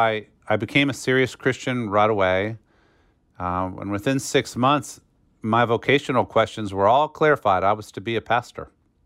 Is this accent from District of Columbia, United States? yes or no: no; Virginia, United States; I grew up in Northern Virginia near Washington. My father worked for the government in energy and environmental policy. I was raised Catholic and didn't really give it a fair chance.